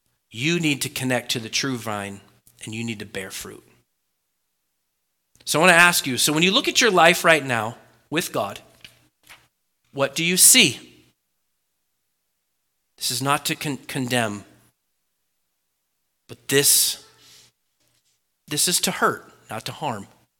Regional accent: Oregon, United States; Now, I grew up in Oregon, born and raised.

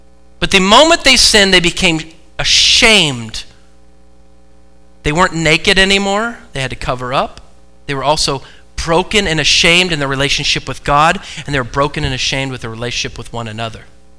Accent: Eugene, Oregon, United States; moved away as an adult; also born or lived in Illinois; I was born in Eugene, raised in Oregon until I was 22 and graduated college. Then I moved to Illinois and became a youth pastor.

